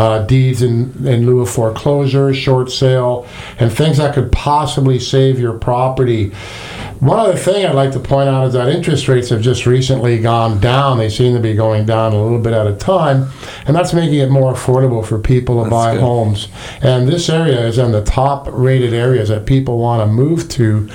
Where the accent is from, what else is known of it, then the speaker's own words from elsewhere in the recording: Colorado, United States; now in Florida, United States; You know, I came from Colorado. I never realized how many people actually have televisions outside in their backyard.